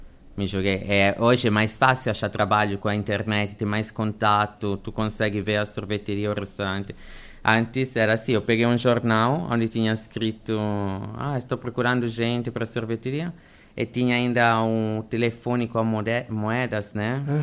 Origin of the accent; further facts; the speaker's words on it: Sardinia, Italy; now in Germany; Eu saí da Sardenha porque fui obrigado, porque na minha terra tem só trabalho no verão.